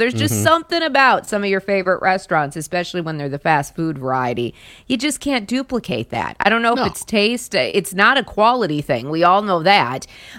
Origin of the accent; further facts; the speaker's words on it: Mitchell, South Dakota, United States; And we had an amazing Taco John's growing up when I grew up in Mitchell in South Dakota.